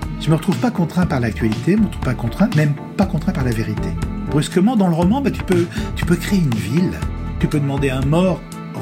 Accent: Lyon, Auvergne-Rhône-Alpes, France; parce que je suis très lyonnais, je suis de Lyon

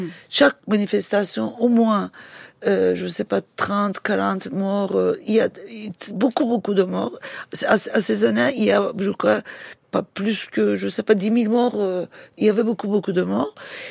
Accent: Istanbul, Turkey; French is a second language; moi, j'ai grandi à Istanbul, dans un espace où le répertoire militant, le répertoire politique est très différent.

